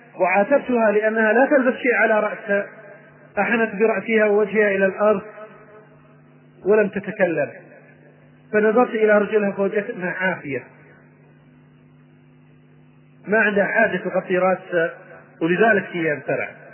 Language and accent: Arabic; Kenya; Arabic is a second language; عندنا في كينيا